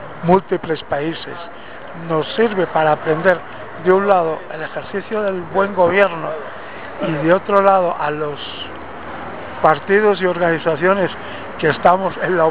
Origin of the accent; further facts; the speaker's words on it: Puerto Rico; nosotros como socialistas puertorriqueños les mostramos nuestras más efusivas gracias.